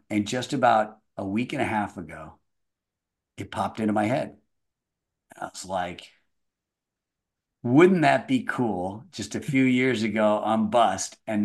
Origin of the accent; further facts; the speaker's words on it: Laguna Beach, California, United States; And to me, I grew up in Emerald Bay when I was just a kid.